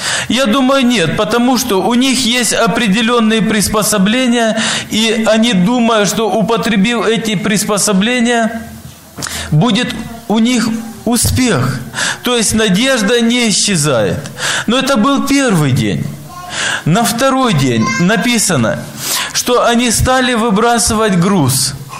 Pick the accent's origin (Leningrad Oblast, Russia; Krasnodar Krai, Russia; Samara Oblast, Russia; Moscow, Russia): Krasnodar Krai, Russia; Apsheronsk; я из Краснодарского края, город Апшеронск, пресвитер церкви.